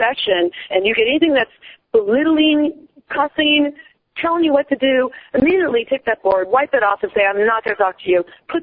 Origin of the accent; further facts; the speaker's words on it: Kansas, United States; born there; accent: mutt type of accent; and so I tend to have like kind of a, I guess, a mutt type of accent. But I was born in Kansas.